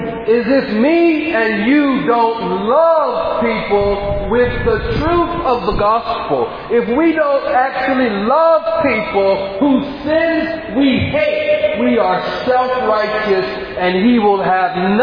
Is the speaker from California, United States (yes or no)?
yes; San Francisco, California, United States; I'm from San Francisco.